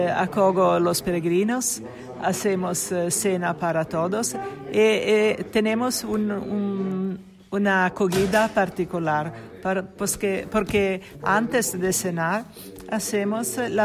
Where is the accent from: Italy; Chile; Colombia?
Italy; Genoa, Liguria; Spanish is a second language; Soy de Génova, Italia.